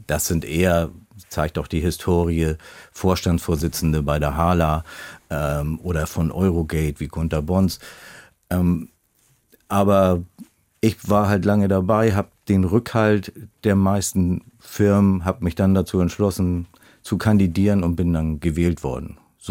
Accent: Hamburg, Germany; Also ich kann jetzt nicht auf eine langfristige Tradition in Hamburg zurückblicken, fühle mich aber sehr wohl in Hamburg und fühle mich als waschechter Hamburger.

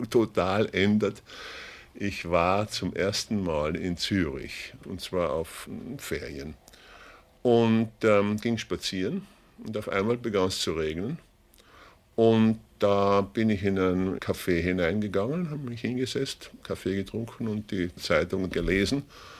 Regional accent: Austria; Ich bin also ein typischer Österreicher. Mein Vater kam aus Böhmen, meine Mutter war Italienerin. Auf diese Weise bin ich ein richtiger Österreicher.

